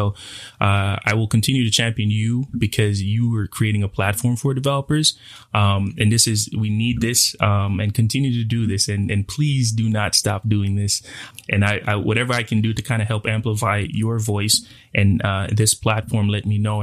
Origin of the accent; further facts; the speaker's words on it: Belize; moved away as an adult; now in United States; so I'm originally from Belize. I was born and raised in Belize. I didn't come to the States till I was a man, technically.